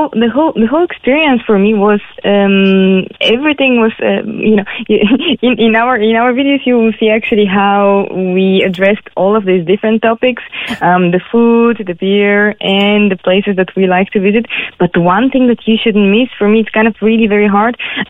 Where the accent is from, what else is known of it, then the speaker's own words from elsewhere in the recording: Sofia, Sofia City, Bulgaria; And I mean, I am from Bulgaria, actually, originally from Sofia. Yeah. I have to mention my hometown.